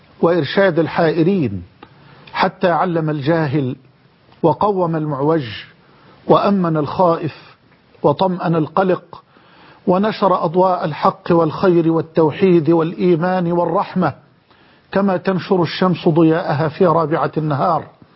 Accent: Egypt; بلدنا مصر

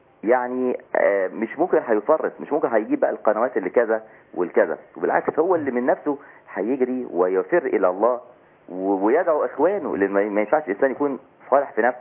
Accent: Egypt; انا مصري طبعا طاهر.

